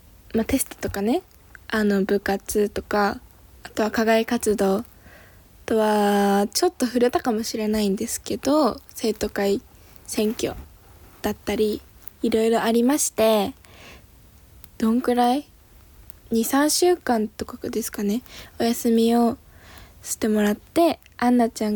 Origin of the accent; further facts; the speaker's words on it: Aomori, Japan; 生まれも育ちも青森県、